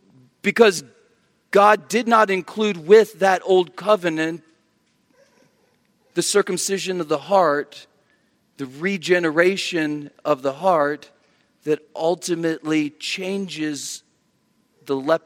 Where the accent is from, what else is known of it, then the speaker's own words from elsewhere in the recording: United States; Hey, and it's true. I am an American.